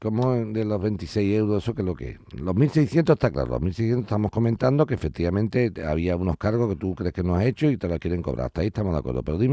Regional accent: Andalusia, Spain; Es que yo quiero espabilar a mi pueblo andaluz, ¿entiéndeme?

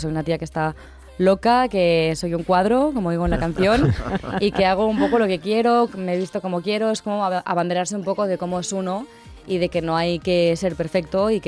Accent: Catalonia, Spain; Yo soy catalana y nunca había hecho una canción en catalán.

